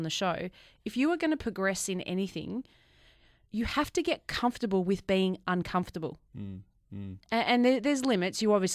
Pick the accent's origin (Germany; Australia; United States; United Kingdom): Australia; Melbourne, Victoria; Didn't grow up with it because I grew up in Melbourne.